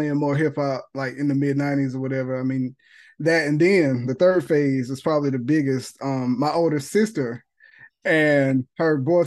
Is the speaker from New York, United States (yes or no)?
no; South Carolina, United States; Because I'm from South Carolina, so and then I would hear like some local stuff.